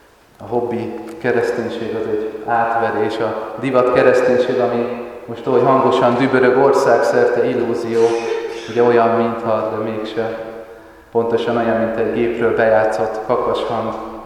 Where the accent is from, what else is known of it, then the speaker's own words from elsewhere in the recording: Nagytarcsa, Pest, Hungary; hiányzik a kakas szó, amihez hozzászoktam gyerekkoromban Nagy Tartsán.